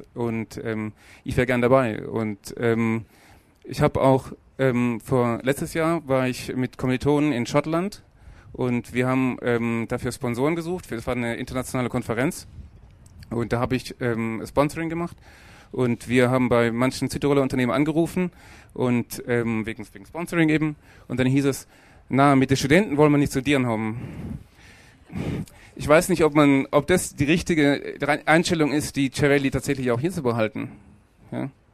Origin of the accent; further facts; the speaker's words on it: Germany; bin ein Deutscher, ja.